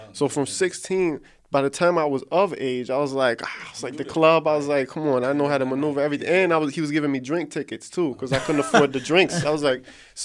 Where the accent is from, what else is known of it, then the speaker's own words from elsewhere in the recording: New York, United States; So you mix that with, you know, growing up in New York and also my mother was a very hard worker